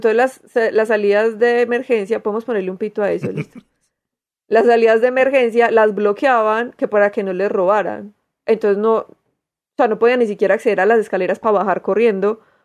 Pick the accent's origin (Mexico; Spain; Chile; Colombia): Colombia; Medellín, Antioquia; accent: paisa; Yo tengo acento paisa porque soy de Medellín.